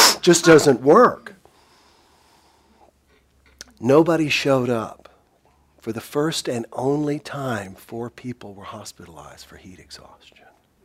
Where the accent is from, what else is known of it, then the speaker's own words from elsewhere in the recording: the South, United States; Number one, I'm from the South.